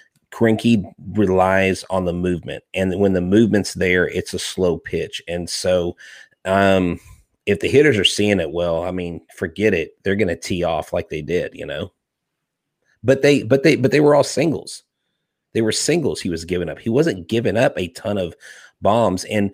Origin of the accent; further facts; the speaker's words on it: Crosby, Texas, United States; I grew up in Crosby, Texas, so I know all about the dip.